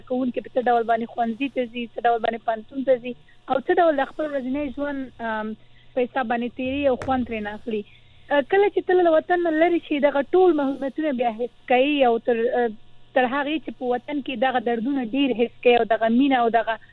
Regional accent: Afghanistan; ما ورته وویل چې زه افغانه یم، د افغانستان یم.

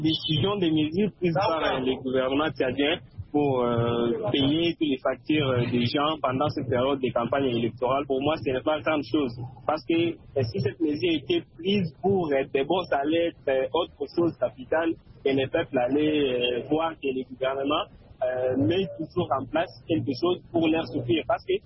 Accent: DR Congo; chez nous, en RDC

